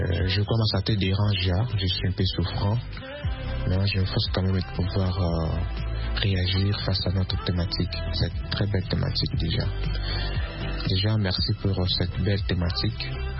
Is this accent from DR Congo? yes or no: yes; DR Congo; chez nous en RDC